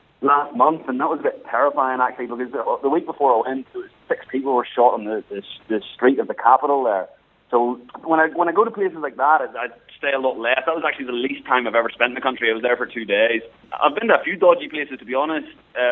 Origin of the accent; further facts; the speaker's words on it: Galway, Connacht, Ireland; born there; Well, I was born in Galway, Dave, down in the south, and then some family issues. We moved up north, just my mum, my sister, and myself.